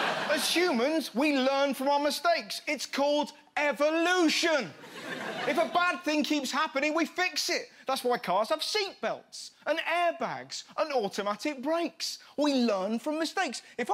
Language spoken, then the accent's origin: English; England, United Kingdom; I'm English, we're angry all the time.